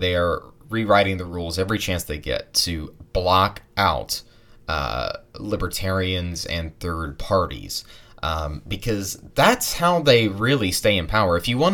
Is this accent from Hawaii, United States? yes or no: no; Ohio, United States; But I haven't had one from Ohio, and it is my home state.